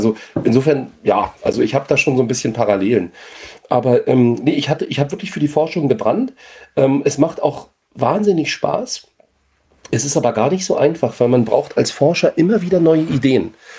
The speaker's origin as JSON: {"language": "German", "region": "Berlin", "country": "Germany", "said": "Also ich komme ja aus Ostberlin"}